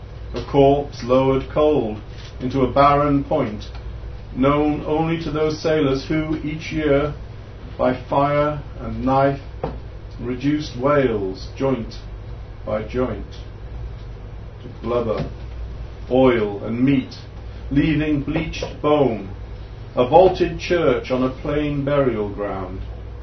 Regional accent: Barry, Wales, United Kingdom; I grew up in South Wales in Barry, in what I consider to be an Irish Catholic ghetto.

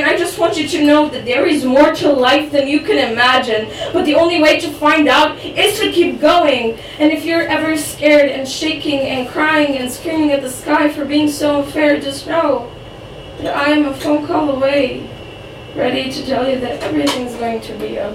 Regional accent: Croatia; first language Croatian; English is a second language; moved away as an adult; But basically, English isn't my first language, but Croatian is. And I moved from Croatia in like August for college.

